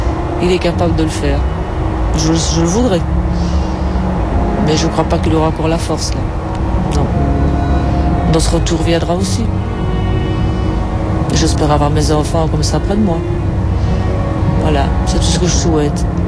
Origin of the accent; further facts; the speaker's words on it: Belgium; accent: Belgian; Mon accent est belge. Je suis belge.